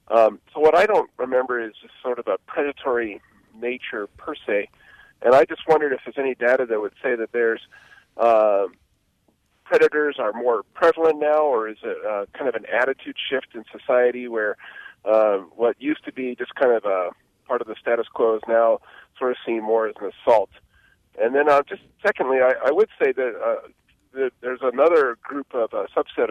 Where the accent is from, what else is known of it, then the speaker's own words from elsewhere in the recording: Colorado, United States; I'm from Southwest Colorado.